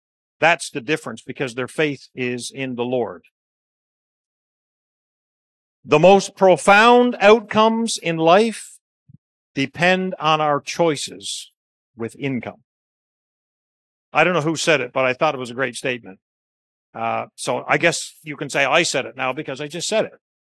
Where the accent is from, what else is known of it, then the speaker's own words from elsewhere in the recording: Newfoundland and Labrador, Canada; and I'm from Newfoundland, so small community